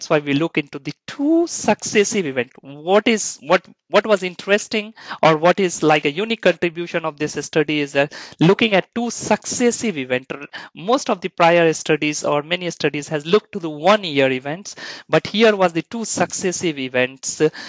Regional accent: India; English is a second language; Like I come from India, basically, and there is a hotter weather.

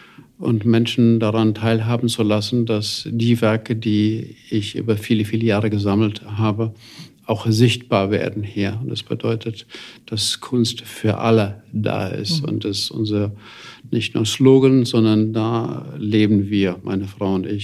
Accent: Eppstein, Hesse, Germany; also born or lived in Dillhausen; in Dillhausen, dort, wo ich geboren wurde, wo ich ein Jahr lang mit meiner Mutter gelebt habe, bevor wir dann hier in den Taunus nach Eppstein gezogen sind und dort groß geworden bin, dort auch die Schulen besucht habe.

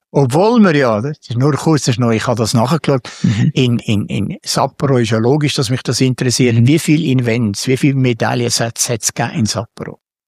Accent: Switzerland; sind wir Schweizer gescheit genug

